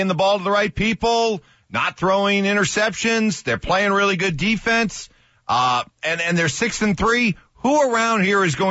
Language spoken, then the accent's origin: English; East Coast, United States; I said, dude, I'm from the East Coast, too. I've never heard it called a bagel.